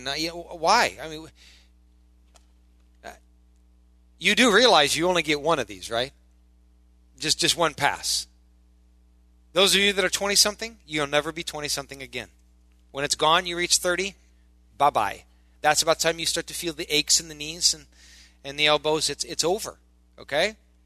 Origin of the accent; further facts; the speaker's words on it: Iowa, United States; I'm the guy from Iowa. I'm someone supposed to be bored, right? You know, what do I know? It's cornfields. Maybe that was enough. You know, 18 years